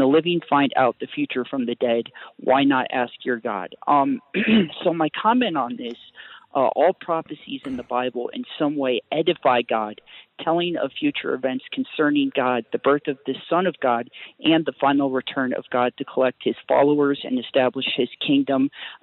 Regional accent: Colorado, United States; I'm 24, and I'm from Colorado

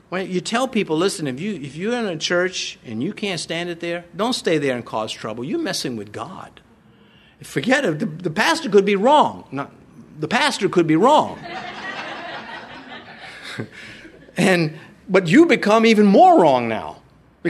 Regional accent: United States; I'm an American. I'm free to not submit all the time.

